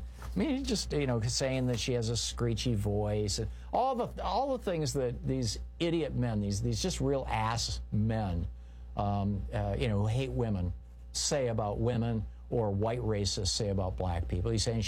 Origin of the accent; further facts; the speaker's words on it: Midwest, United States; Nah, I grew up in the Midwest.